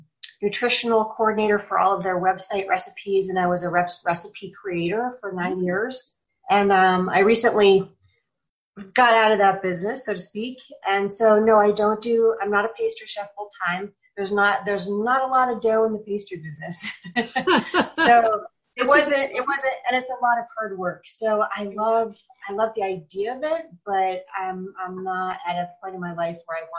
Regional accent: Madison, Wisconsin, United States; So I'm from Madison, Wisconsin. I moved here recently from Colorado.

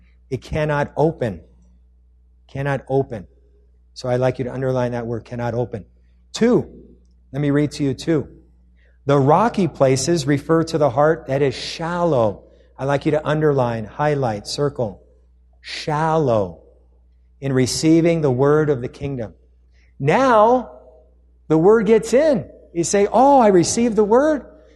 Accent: Long Beach, California, United States; also born or lived in Irvine; now in Riverside, United States; I grew up in Long Beach and then I was in the training and I lived in Irvine for a couple years, you know, near the ocean.

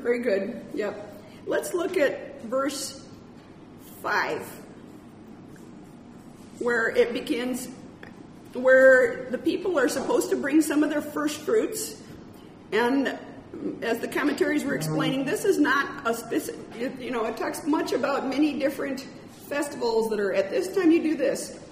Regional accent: United States; I, as an American with a ton of food and great riches at all times

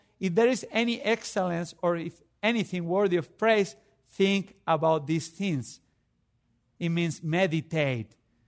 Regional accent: Spain; I come from Spain, which is, you know, you say hi to everybody.

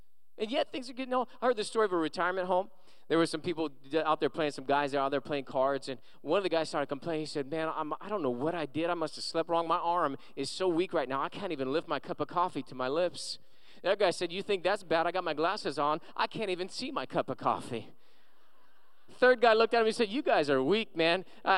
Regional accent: Moreno Valley, California, United States; also born or lived in Riverside, United States; No, I was born in Riverside Hospital and grew up in Moreno Valley with some of the people from San Bernardino who say it's ghetto.

